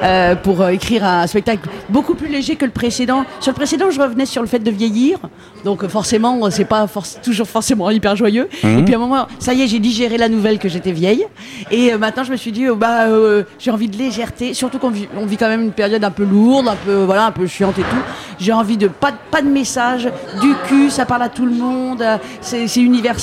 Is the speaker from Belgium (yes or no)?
no; Versailles, Île-de-France, France; Pas du tout, je suis de Versailles.